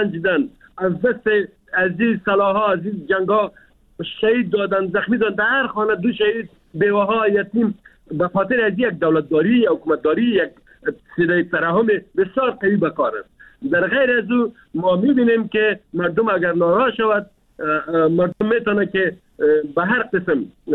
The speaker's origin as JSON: {"language": "Persian", "country": "Afghanistan", "said": "ما افغان هستیم، ما مسلمان هستیم"}